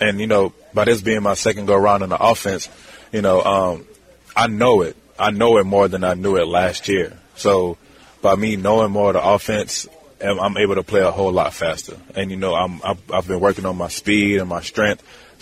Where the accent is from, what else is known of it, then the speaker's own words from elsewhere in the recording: Louisiana, United States; You know, growing up in Louisiana, like, it's just playing, having a chance to play in the Superdome is special because anybody that has ever played football in Louisiana can relate to the statement.